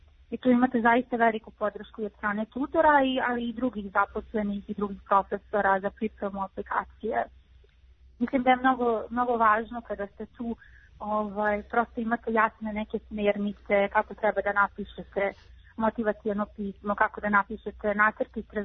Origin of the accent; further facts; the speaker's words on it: Novi Sad, Vojvodina, Serbia; dolazim iz Novog Sada.